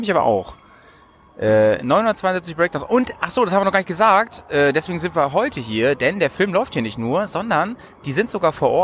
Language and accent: German; Bremen, Germany; ich bin unterwegs in meiner Heimatstadt in Bremen